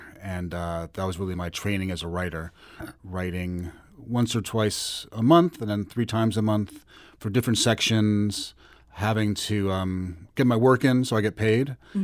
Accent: New York City, New York, United States; Well, I grew up in New York City and always would rush to buy the Village Voice every Wednesday

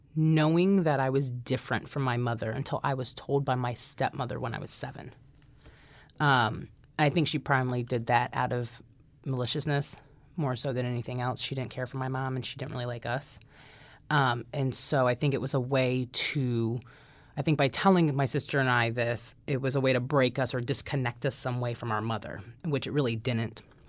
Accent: Quantico, Virginia, United States; I grew up in Northern Virginia, so it's different. Everyone, when you're from Virginia, they'll ask you if you're from Northern Virginia. So I grew up originally on Quantico, the Marine base.

